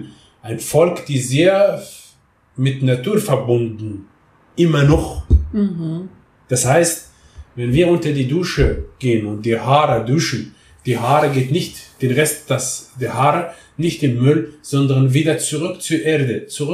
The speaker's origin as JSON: {"language": "German", "country": "Morocco", "said": "dass es jemand auch Marokko, meine Heimat, zu zeigen, meine Heimat"}